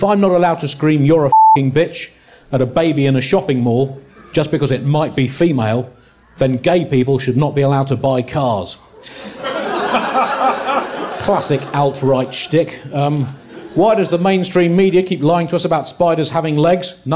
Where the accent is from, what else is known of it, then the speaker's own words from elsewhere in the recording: United Kingdom; I'm a British political comedian.